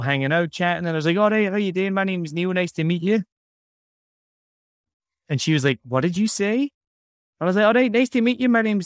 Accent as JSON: {"language": "English", "region": "Scotland", "country": "United Kingdom", "said": "\"Me, no, I'm from Scotland. It's different.\""}